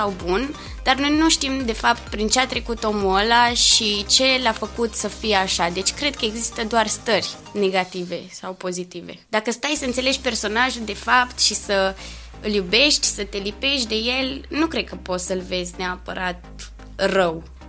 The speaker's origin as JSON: {"language": "Romanian", "region": "Prahova", "country": "Romania", "lives_now": "Târgu Mureș, Romania", "said": "Când mă întreabă lumea de unde ești, tot timpul zic că sunt de acolo și că sunt prahoveancă."}